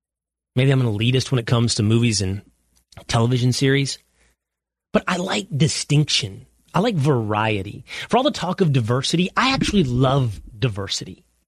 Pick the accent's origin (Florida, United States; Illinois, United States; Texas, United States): Texas, United States; I'm a Texan. I want us to have our, yeah, jingoistic Texan culture.